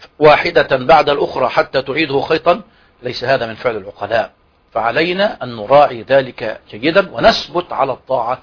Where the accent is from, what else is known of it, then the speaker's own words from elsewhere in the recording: Egypt; بالمعنى العام بتاعنا كمصريين